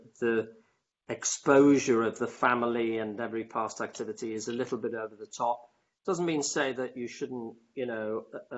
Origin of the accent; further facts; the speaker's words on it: United Kingdom; I'm not the expert, I'm just a Brit.